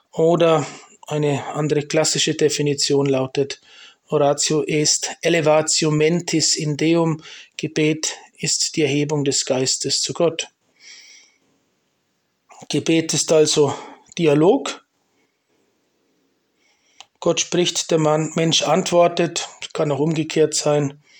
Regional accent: Liechtenstein

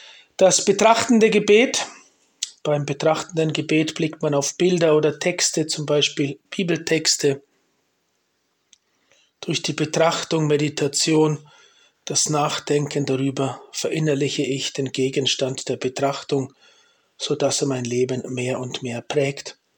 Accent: Bavaria, Germany; Ich komme aus Oberfranken, aus Nordbayern. Bin mit 27 einmal katholisch geworden von einem ungläubigen Protestanten.

